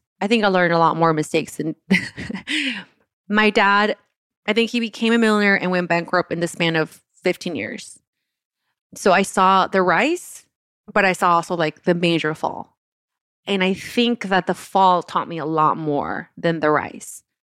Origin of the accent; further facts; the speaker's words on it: Oaxaca, Mexico; because I am from Oaxaca and I went to school there, I danced all the folklorico.